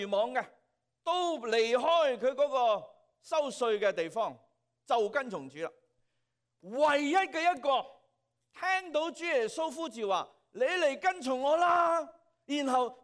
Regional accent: Hong Kong; 用我们香港人讲的讲法就是说很硬耳。

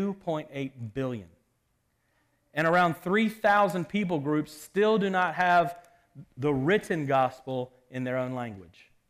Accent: United States; now in Canada; I'm not from Canada, I'm from the U.S.

